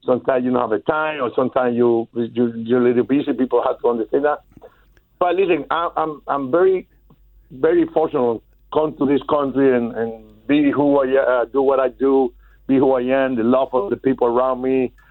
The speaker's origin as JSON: {"language": "English", "country": "Venezuela", "second_language": "English", "said": "I come from Venezuela, bro"}